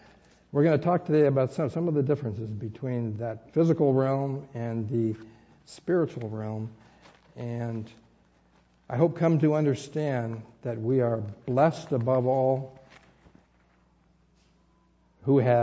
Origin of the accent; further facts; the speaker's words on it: Oakland, California, United States; We grew up together in Oakland. You can understand why I can call him my brother. We slept in bunk beds in our bedroom in East Oakland for years.